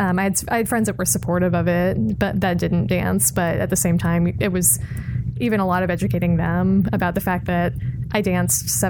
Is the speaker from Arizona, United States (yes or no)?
yes; Tucson, Arizona, United States; I had a great school that I was training at in my hometown, which is not common for everybody. It's not. I'm from Tucson, Arizona